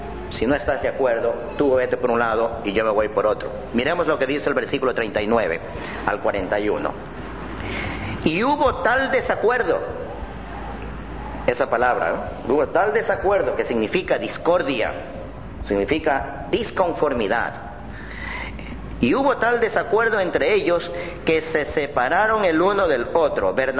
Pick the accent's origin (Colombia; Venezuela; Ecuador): Ecuador; A algunos le dirían, en mi país, en Ecuador, le dirían a alguien el sin camisa